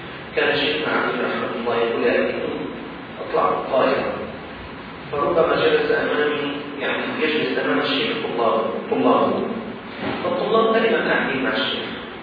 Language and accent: Arabic; Damascus, Damascus Governorate, Syria; في جمعية عندنا في الشام اسمها جمعية موجودة في سوريا طبعا